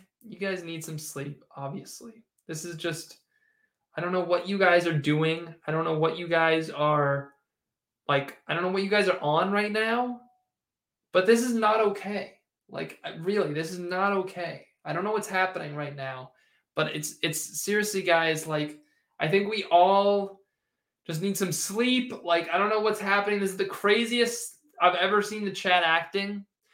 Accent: Toronto, Ontario, Canada; I'm from Toronto.

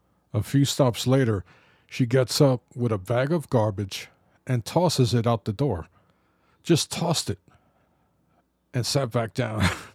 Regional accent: Bronx, New York, United States; I grew up in the Bronx. I knew how to handle myself.

